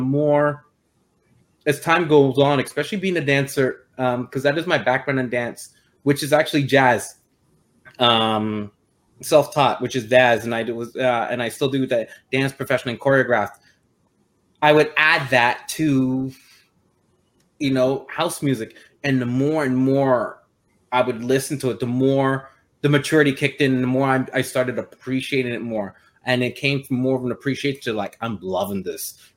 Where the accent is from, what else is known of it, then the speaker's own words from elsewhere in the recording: Montreal, Quebec, Canada; So basically, I'm born and raised in Montreal, Quebec. That's my birth home province and city.